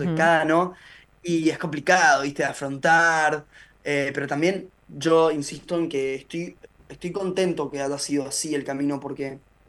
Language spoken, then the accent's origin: Spanish; Mendoza, Argentina; moved away as an adult; Yo crecí en Mendoza, a los 18 me fui a vivir a Buenos Aires.